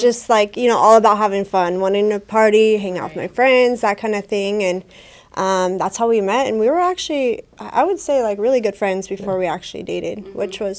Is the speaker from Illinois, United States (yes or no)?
no; Bakersfield, California, United States; You know, I grew up here in Bakersfield